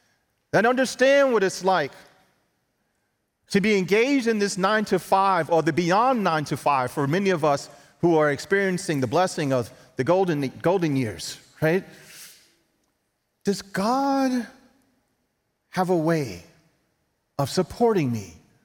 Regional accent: New York City, New York, United States; Growing up in New York City, right, it's just ingrained in you. It's in the culture.

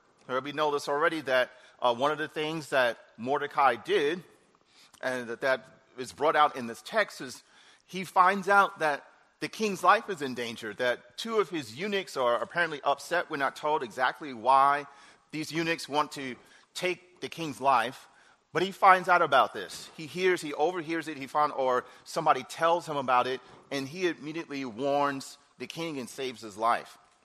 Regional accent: New York City, New York, United States; also born or lived in Charlotte; now in Duluth, United States; My family and I hail originally from New York City, but then we are by way of Charlotte, North Carolina. So we moved here this summer from the Queen City, just a few hours from here. And we currently live in Duluth

